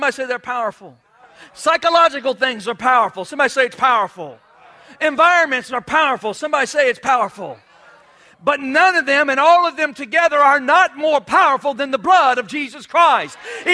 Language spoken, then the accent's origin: English; New York, United States; I'm a Yankee. I'm a rebel. I'm from New York. I'm from New York.